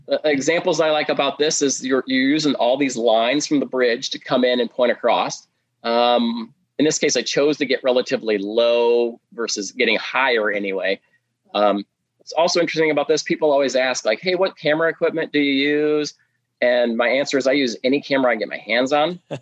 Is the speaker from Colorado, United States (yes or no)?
no; Monticello, Iowa, United States; I was raised in Monticello. It was nearby there.